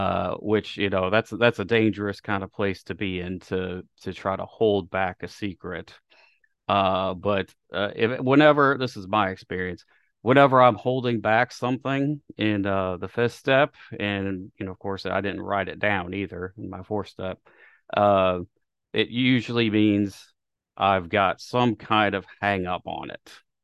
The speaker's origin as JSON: {"language": "English", "town": "Nashville", "region": "Tennessee", "country": "United States", "said": "I hail from Nashville, Tennessee."}